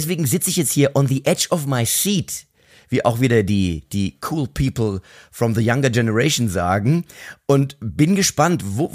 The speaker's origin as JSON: {"language": "German", "town": "Mainz", "region": "Rhineland-Palatinate", "country": "Germany", "said": "wie man bei uns in Mainz sagt"}